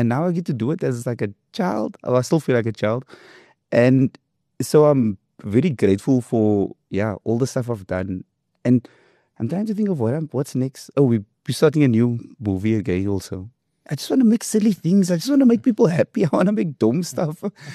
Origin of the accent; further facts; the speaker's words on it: South Africa; I feel like as South African, sidestepping is in our genes.